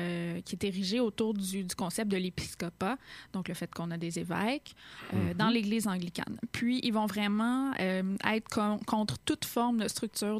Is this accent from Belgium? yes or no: no; Quebec, Canada; Je sais que c'est pas une connaissance qui fait partie de notre formation en histoire en tant que Québécois et Canadien.